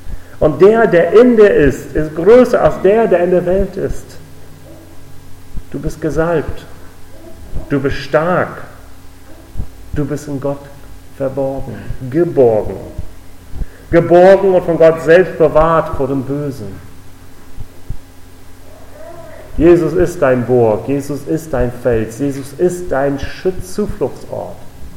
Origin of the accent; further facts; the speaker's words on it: Richmond, Virginia, United States; Ich komme aus den Vereinigten Staaten, ich komme aus Richmond, Virginia, der Hauptstadt der Süden damals.